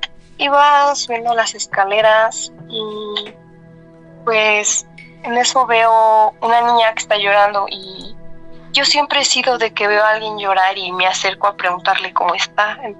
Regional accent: Mexico City, Mexico; Soy de la Ciudad de México.

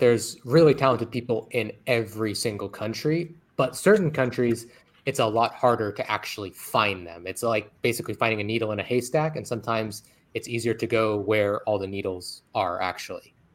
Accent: California, United States; you know, I'm from California, so cheaper than t

